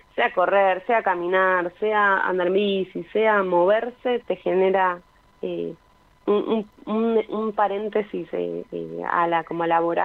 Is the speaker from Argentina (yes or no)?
yes; Avellaneda, Buenos Aires Province, Argentina; soy de Avellaneda, o sea, todo lo aprendí en Independiente, que es el club de mis amores